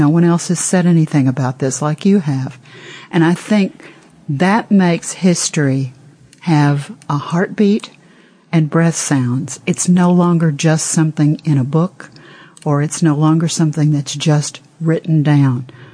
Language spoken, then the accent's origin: English; United States; On behalf of America, and I am an American